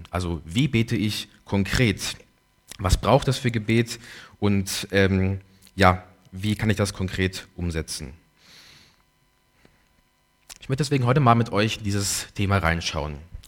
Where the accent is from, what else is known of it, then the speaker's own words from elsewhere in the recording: Rastatt, Baden-Württemberg, Germany; 22 Jahre alt, studiere Theologie in Heidelberg mit dem Berufsziel, ins Pfarramt zu gehen. Bin ich in Rastatt geboren, aufgewachsen